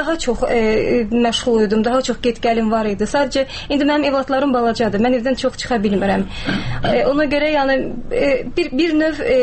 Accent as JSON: {"language": "Azerbaijani", "region": "Ganja", "country": "Azerbaijan", "moved": "yes", "said": "Bir də ki, mən gəncəliyəm, biraz mən burada 6 ildə ailə həyatı qurmuşam. Uşam burada yaşayıram."}